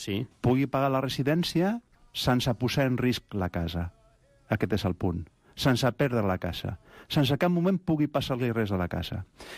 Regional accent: Barcelona, Catalonia, Spain; born there; Jo ja vaig néixer a Barcelona.

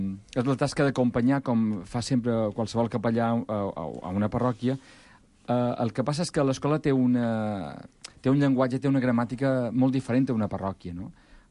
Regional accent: Balearic Islands, Spain; vinc de Mallorca, Mallorca he estat durant de 9 anys capellà diocesà de Mallorca

